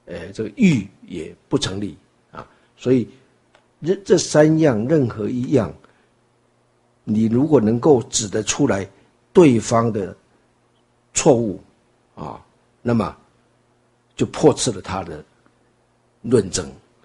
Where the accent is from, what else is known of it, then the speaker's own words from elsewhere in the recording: China; 这也显示出说，这个西洋人的思想跟我们中国人的思想不一样